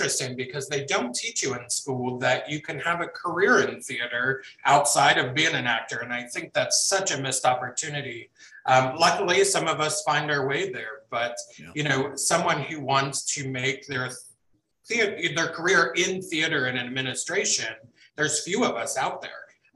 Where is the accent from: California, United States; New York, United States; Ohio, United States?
Ohio, United States; also born or lived in Lancaster, Pennsylvania; now in St. Louis, United States; I love the city of St. Louis here. I'm originally from Ohio.